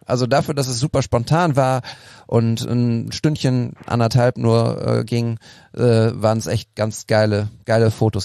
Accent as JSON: {"language": "German", "town": "Münster", "region": "North Rhine-Westphalia", "country": "Germany", "tie": "born there", "said": "ich komme ja aus Münster gebürtig"}